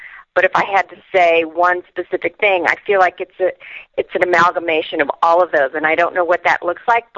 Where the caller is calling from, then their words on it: Boulder, Colorado, United States; I'm calling from Boulder, Colorado.